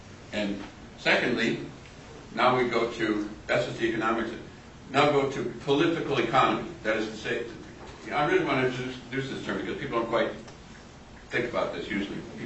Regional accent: Racine, Wisconsin, United States; and I'm from the Midwest, I'm from Racine

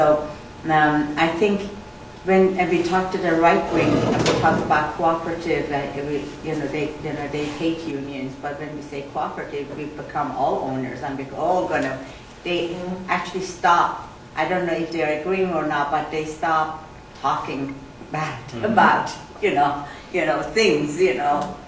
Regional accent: Colorado, United States; I think Boulder, I'm from Colorado, is in transition.

